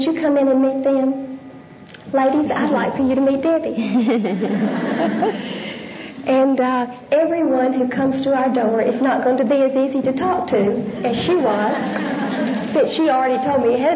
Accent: Arkansas, United States; now in Dallas, United States; I grew up in Fort Ice, Arkansas.

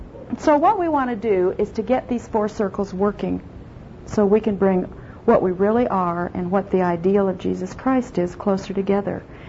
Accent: South Dakota, United States; I grew up in South Dakota on a ranch 35 miles out in the country. The only thing that's there is cattle. There are no people. There are no trees. Just my little family and cattle.

